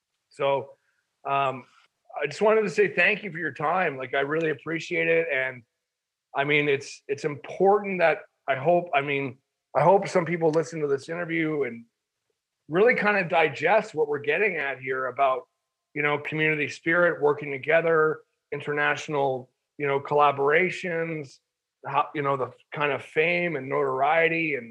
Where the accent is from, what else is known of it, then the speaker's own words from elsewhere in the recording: Canada; I'll just talk about Canada briefly because I'm from Canada